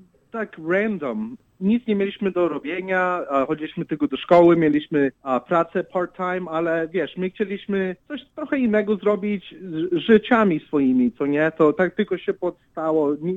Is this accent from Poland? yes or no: no; Chicago, Illinois, United States; my jesteśmy z Chicago i my kręcimy filmy